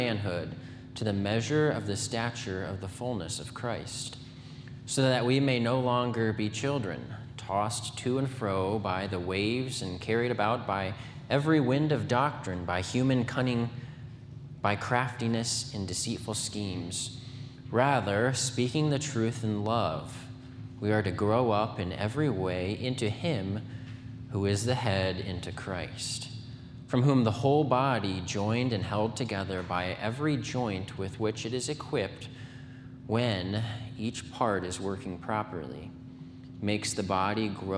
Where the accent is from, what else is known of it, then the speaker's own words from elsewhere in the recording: Wisconsin, United States; Yes, we're from Wisconsin, and we love the heat.